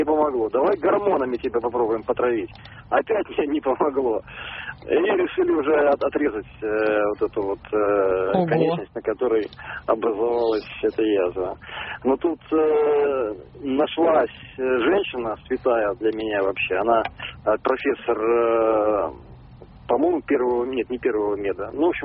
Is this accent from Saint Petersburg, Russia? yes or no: yes; Saint Petersburg, Russia; я из Петербурга.